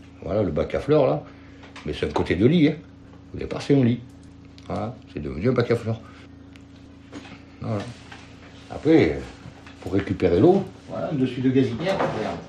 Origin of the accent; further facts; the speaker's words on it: Sceaux, Île-de-France, France; On a grandi, l'école à Montbreuil, le collège à Sceaux.